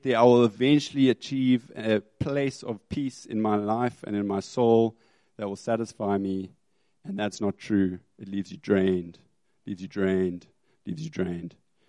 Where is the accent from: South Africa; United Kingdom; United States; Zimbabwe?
Zimbabwe; I can't look at a cow and not use the Shona word, because I'm from Zim